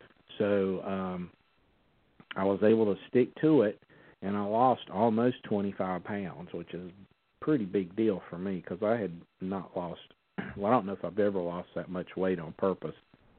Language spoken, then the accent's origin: English; the South, United States; You know, I'm from the South.